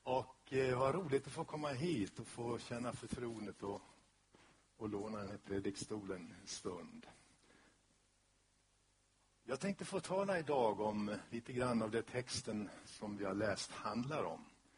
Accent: Borlänge, Dalarna County, Sweden; jag vill inte skryta, men jag kommer faktiskt från Borlänge.

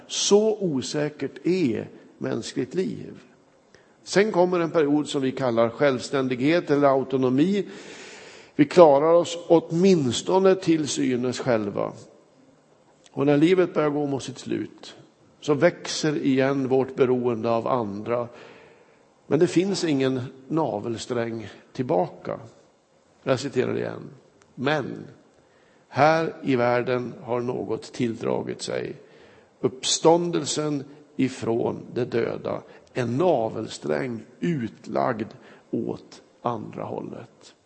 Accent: Kramfors, Västernorrland County, Sweden; När jag var hemma i min hembygd Kramfors för en tid sedan

